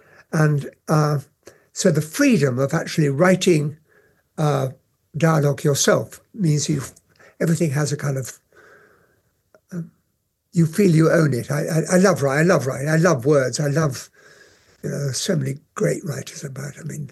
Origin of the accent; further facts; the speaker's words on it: United Kingdom; I, being as so British as I am, I wish I could have played some of the Russians.